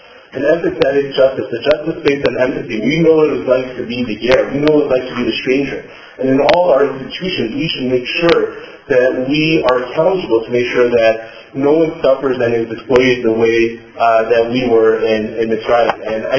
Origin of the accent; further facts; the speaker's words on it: New York, United States; I grew up in the Orthodox New York community, went to yeshiva my entire life at the Orthodox Moshe, YCQ, Yeshiva University High School for Boys, Yeshiva Harzion in Israel, Yeshiva University for college.